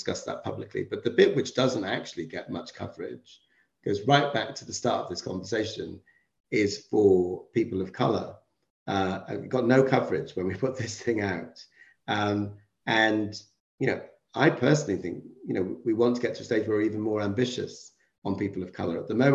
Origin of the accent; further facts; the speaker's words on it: United Kingdom; I love, you know, being a British national.